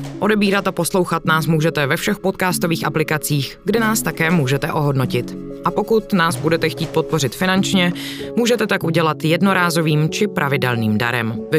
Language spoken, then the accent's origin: Czech; Ostrava, Moravian-Silesian Region, Czechia; moved away as an adult; Tím, že jsem sama Ostravačka a už víc jak dekádu žiju mimo Ostravu